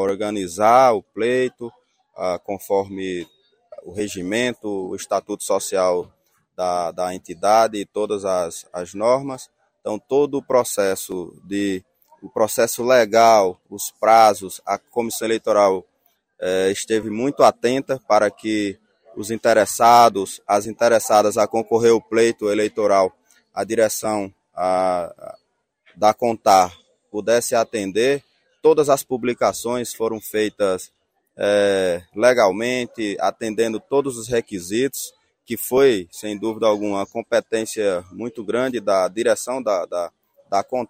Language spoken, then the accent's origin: Portuguese; Juazeiro, Bahia, Brazil; viemos da Bahia, somos lá de Juazeiro, no norte do nosso estado, a região forte de fruticultura, cana-de-açúcar